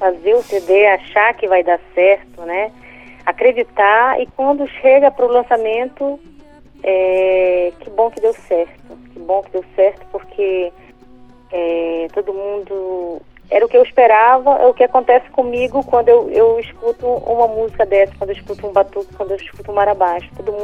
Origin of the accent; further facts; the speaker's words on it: Brazil; numa família realmente que eu sou católica, lógico, né? Mas aí a gente vai crescendo e a gente vai percebendo que nós somos brasileiros.